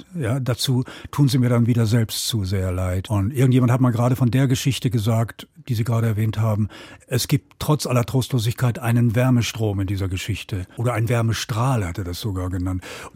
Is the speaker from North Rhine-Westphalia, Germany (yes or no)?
yes; North Rhine-Westphalia, Germany; Ich bin aufgewachsen im Ruhrgebiet in einer Arbeitersiedlung, in der es sehr rau zuging.